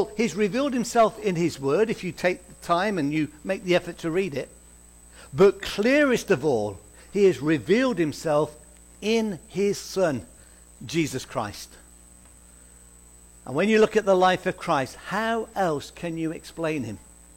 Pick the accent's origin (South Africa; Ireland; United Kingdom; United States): United Kingdom; Midlands; I come from the Midlands. I've been down in Hampshire about 30 years now. And when I grew up in the Midlands